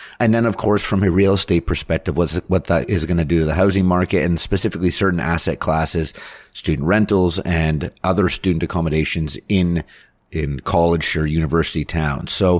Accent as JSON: {"language": "English", "country": "Canada", "said": "We're Canadian at this point."}